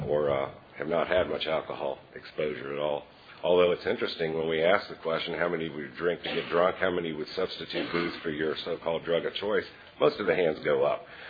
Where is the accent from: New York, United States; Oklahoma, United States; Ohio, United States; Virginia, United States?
Ohio, United States; Columbus; I'm an alcoholic from Columbus, Ohio, and there's a group of us out here. Columbus. Not that far from Akron.